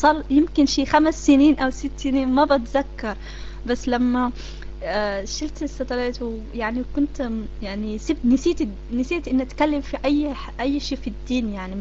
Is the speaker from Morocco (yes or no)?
yes; Morocco; انا مغربية